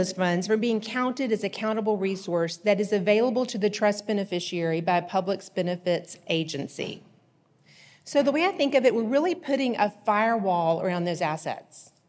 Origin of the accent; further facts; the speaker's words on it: Texas, United States; accent: East Texas; now in Bel Air, United States; I live in Bel Air, Texas, but I hail from East Texas, and you should be able to tell by this accent, right?